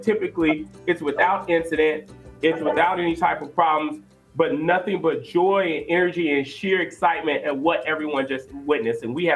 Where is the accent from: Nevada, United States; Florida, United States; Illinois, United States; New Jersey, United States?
Illinois, United States; Chicago; I grew up in the Wild Hunters on 113th and Eggleston, and I went to Morgan Park High School. I grew up right up the street from Fingers, so.